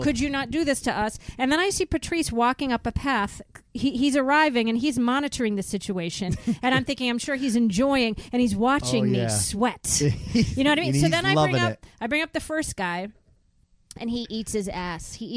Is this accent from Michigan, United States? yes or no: no; Boston, Massachusetts, United States; And I'm an Irish girl from Boston.